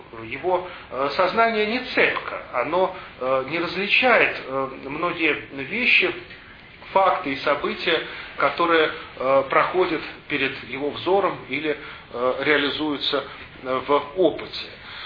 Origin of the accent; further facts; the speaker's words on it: Moscow, Russia; born there; я родился в Шалопутинском переулке на Таганке. Первые полтора года своей жизни провел возле птичьего рынка на Рогожской заставе, у Рогожской заставы.